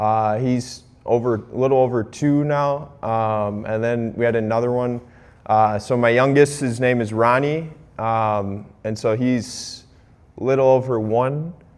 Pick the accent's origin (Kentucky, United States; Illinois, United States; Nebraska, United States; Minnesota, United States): Minnesota, United States; Austin; I grew up in Austin, about 40 minutes away from here.